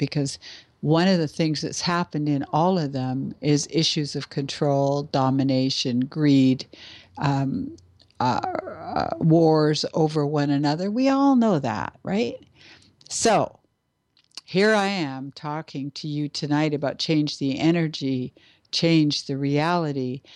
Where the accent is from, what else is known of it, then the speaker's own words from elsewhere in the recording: Canada; I'm Canadian, not American, and I'm not always familiar with the Constitution.